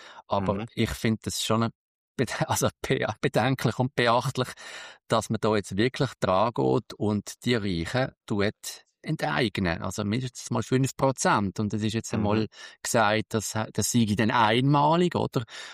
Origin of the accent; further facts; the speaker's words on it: Switzerland; Ich bin auch ein Schweizer